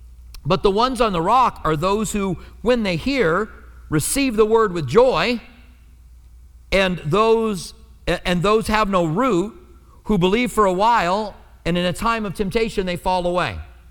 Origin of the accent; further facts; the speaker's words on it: Iowa, United States; I'm from Iowa too, and I go back on vacations to farms. My family owned farms